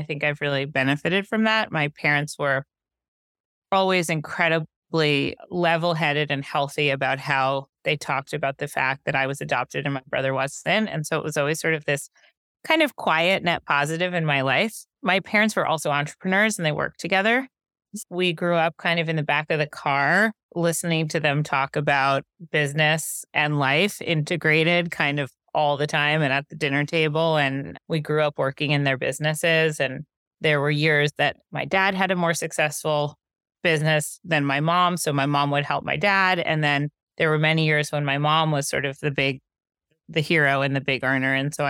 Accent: Connecticut, United States; I grew up rather uninterestingly in Connecticut in the suburbs of New York City.

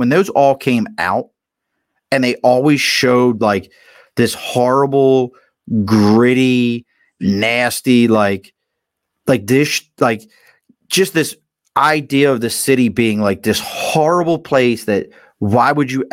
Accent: Baltimore, Maryland, United States; I always say this about growing up in Baltimore. I mean, it's not, look, where I grew up was a perfectly fine blue-collar neighborhood.

